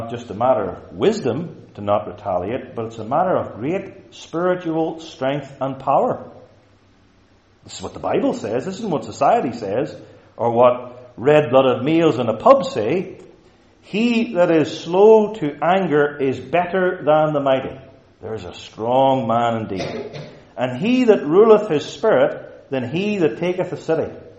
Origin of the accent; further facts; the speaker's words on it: Stewartstown, Northern Ireland, United Kingdom; I'm from Stuartstown, so I can use anybody else's terms too.